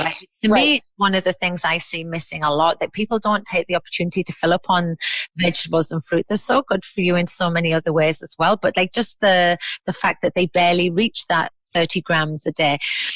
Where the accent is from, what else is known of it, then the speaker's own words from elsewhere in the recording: United Kingdom; Well, I'm British, but you know, we're still a part of Europe at the moment.